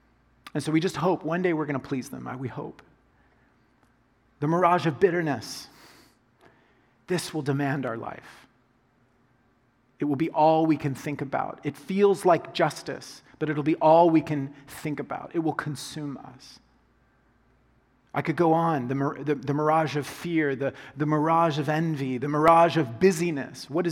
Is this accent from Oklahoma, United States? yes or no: yes; Oklahoma, United States; So growing up in the South, where we had lots of hot days, like kind of the, you know, last week type of weather. And so in Oklahoma, like I remember driving down the road